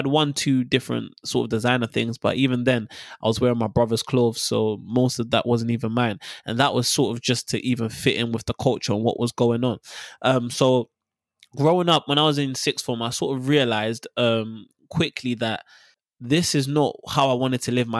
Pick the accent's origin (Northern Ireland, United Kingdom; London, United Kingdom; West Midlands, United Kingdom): London, United Kingdom; Dagenham; So I grew up in Dagenham, East London. I went to school in Romford, but technically I was just always in Dagenham, East London.